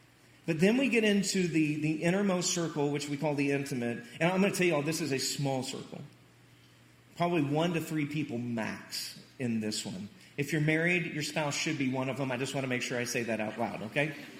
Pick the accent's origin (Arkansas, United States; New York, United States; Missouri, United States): Missouri, United States; I'm from Southwest Missouri, not a bandwagon guy.